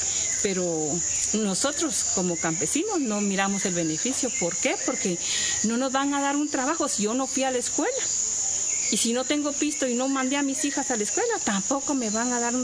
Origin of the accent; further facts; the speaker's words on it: Santa Cruz Muluá, Retalhuleu, Guatemala; Yo soy originaria de un municipio de Santa Cruz Muluá, del departamento de Retableu, de Guatemala